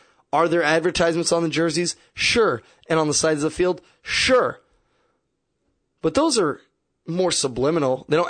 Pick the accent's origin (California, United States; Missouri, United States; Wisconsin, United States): Missouri, United States; Kansas City; You can't do, and I'm from Kansas City, you can't go anywhere. To walk out of where my parents live is like 3/4 of a mile.